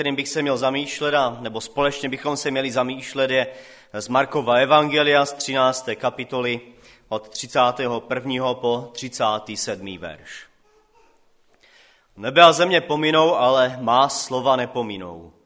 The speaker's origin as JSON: {"language": "Czech", "town": "Karviná", "region": "Moravian-Silesian Region", "country": "Czechia", "tie": "born or raised there", "lives_now": "Frýdek-Místek, Czechia", "said": "jsem už pár let ve Frýdku, pocházím tady ze Slezska, přímo moje maminka pochází kousek odsaď, z Komorní Lhotky. Já jsem ale vyrostl v Karviné a teďkom sloužím ve Frýdku místku"}